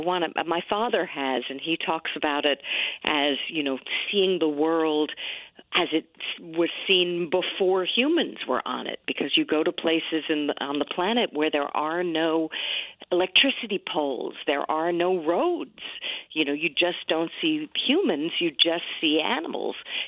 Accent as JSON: {"language": "English", "town": "New York City", "region": "New York", "country": "United States", "tie": "born or raised there", "said": "I mean, I do love exploring my hometown of New York City, which I write about in Fromer's Easy Guide to New York City."}